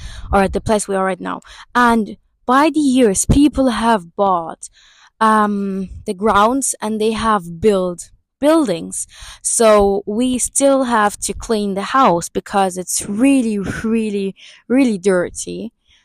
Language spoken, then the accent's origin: English; Alexandria, Alexandria Governorate, Egypt; It's not the city we come from. We come from Alexandria. We are Alexandrians